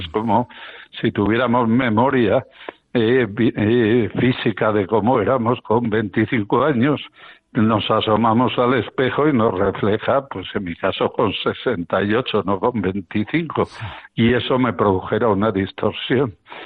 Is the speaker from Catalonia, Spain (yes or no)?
no; León, Castile and León, Spain; En mi tierra origen, en León, yo he conocido hasta los 80 pueblos sin luz.